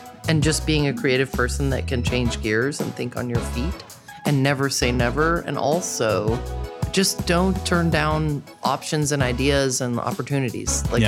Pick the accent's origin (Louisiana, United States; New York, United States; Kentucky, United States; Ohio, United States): Ohio, United States; Columbus; born there; I was born in Columbus. I met Colin in eighth grade.